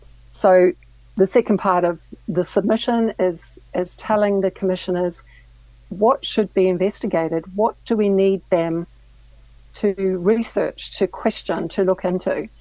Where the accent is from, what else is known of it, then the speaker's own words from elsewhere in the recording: New Zealand; You know, I'm a citizen. I'm a New Zealander who somehow found myself in this position.